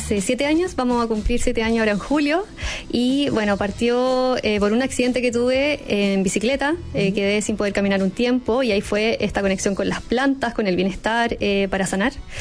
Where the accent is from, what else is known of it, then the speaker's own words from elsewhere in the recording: Viña del Mar, Valparaíso, Chile; yo soy de Viña del Mar